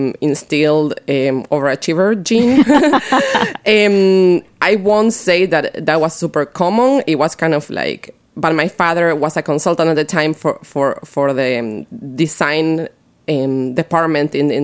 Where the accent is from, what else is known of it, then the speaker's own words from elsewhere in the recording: Buenos Aires, Argentina; English is a second language; now in United States; So I grew up in Buenos Aires, Argentina, born and raised. I only moved to America about 11 years ago.